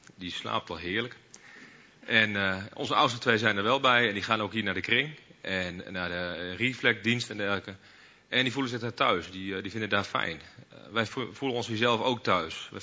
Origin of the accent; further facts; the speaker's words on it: Assen, Drenthe, Netherlands; samen met mijn vrouw Hilde. Wij komen uit Assen